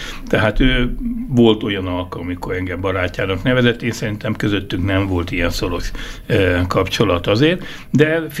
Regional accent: Budapest, Hungary; én ugye budapesti vagyok, és Budapesten végig csináltam a szakmát

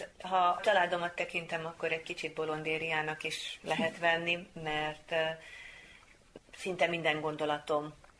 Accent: Veszprém, Veszprém County, Hungary; egyrészt veszprémi származású vagyok, és a veszprémi nyomdák különösen kedvesek a szívemnek

